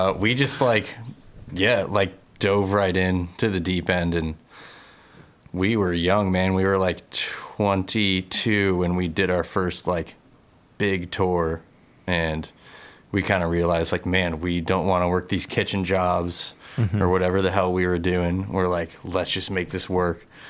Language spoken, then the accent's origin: English; Philadelphia, Pennsylvania, United States; And, I just moved straight there from where I grew up in Philly. I was like, I got to get out of town.